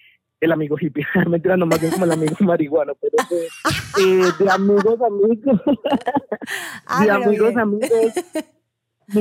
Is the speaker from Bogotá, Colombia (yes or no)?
yes; Bogotá, Colombia; Yo estoy en Armenia. Pues yo soy de Bogotá, vivo en Bogotá, pero pues estoy de vacaciones en Armenia.